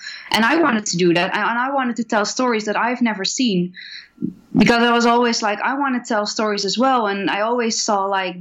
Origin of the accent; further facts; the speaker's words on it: Netherlands; Because I'm from the Netherlands, it's very different perspective.